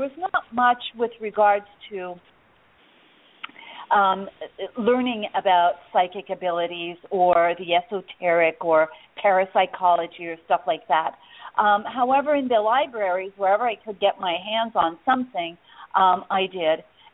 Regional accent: Montreal, Quebec, Canada; born there; Well, I was born in Montreal, Quebec, in Canada.

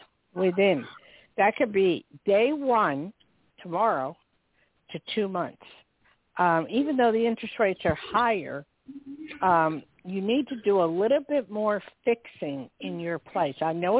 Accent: New Jersey, United States; Well, I'm from Jersey, so I totally understand.

